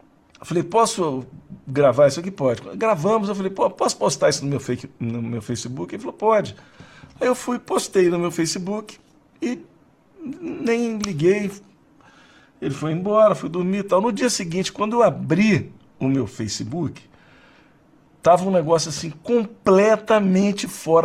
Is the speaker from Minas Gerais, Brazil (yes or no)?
yes; Belo Horizonte, Minas Gerais, Brazil; born there; Eu nasci em BH.